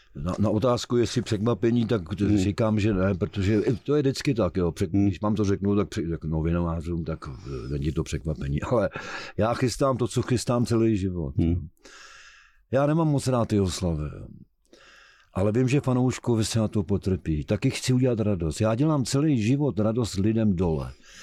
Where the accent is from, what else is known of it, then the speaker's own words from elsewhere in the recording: Ostrava, Moravian-Silesian Region, Czechia; Ale my jsme v Ostravě vždycky byli doma, Železné srdce republiky. Ano. Popravdu, ale my jsme prostě Ostraváci.